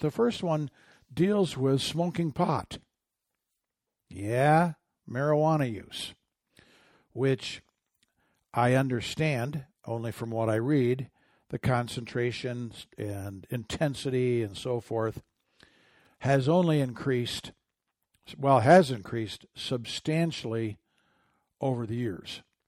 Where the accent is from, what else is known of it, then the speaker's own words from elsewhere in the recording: Michigan, United States; My home state of Michigan.